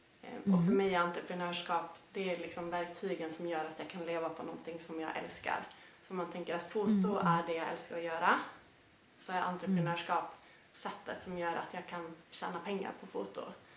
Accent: Arvidsjaur, Norrbotten County, Sweden; Jag bor uppe i Arvidsjaur, vilket säkert kommer att höras på min dialekt.

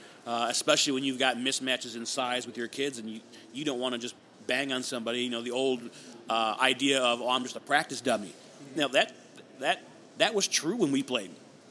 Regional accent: Michigan, United States; I grew up in Southeast Michigan, and we played teams that they wouldn't throw the ball at all the whole game.

